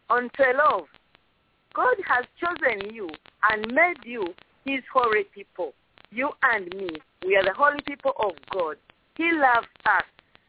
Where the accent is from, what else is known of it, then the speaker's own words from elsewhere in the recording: Uganda; from Uganda.